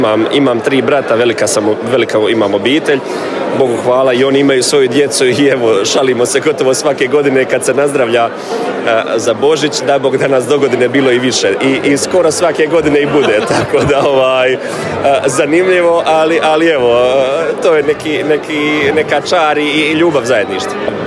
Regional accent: Herzegovina, Bosnia & Herzegovina; Ja sam evo potekao iz Hercegovine

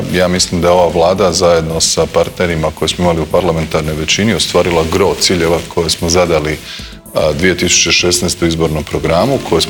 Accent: Zagreb, City of Zagreb, Croatia; i kao rođeni Zagrepčanin i kao čovjek koji je već nosio listu tamo

